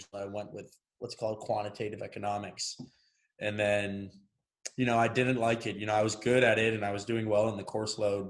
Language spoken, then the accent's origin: English; Boston, Massachusetts, United States; I'm from Boston, Massachusetts. I grew up in the city in Roxbury to two parents in a multicultural household.